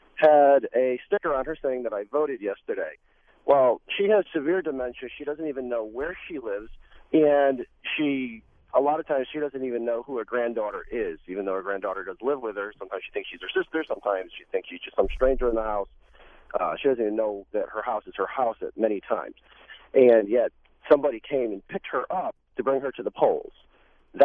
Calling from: New Britain, Connecticut, United States; from New Britain.

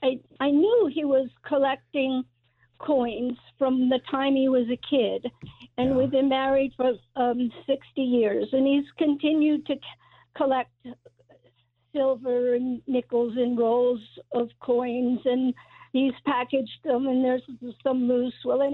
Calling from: Millbrook, New York, United States; I'm calling from Millbrook, New York.

